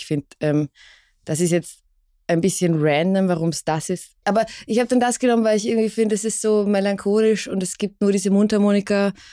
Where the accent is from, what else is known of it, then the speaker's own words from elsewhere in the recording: Vienna, Austria; ich komme aus Wien. Ich bin Musikerin